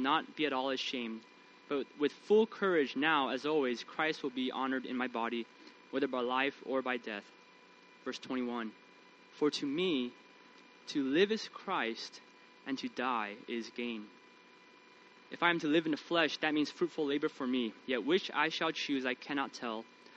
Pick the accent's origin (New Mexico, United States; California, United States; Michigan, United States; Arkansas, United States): California, United States; San Francisco; moved away as an adult; now in Los Angeles, United States; I grew up in San Francisco, 18 years of my life. Came down to the University of Southern California.